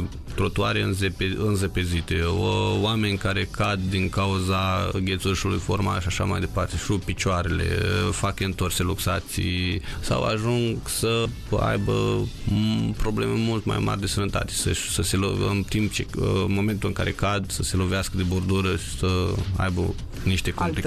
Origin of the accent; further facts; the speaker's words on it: Bacău, Bacău County, Romania; Dar sunt din Bacău, adică să nu... Sunt moldoveană.